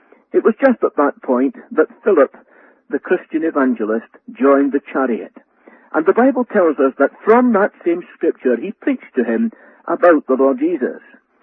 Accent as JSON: {"language": "English", "region": "Scotland", "country": "United Kingdom", "said": "You will know from my accent that I originate in Scotland."}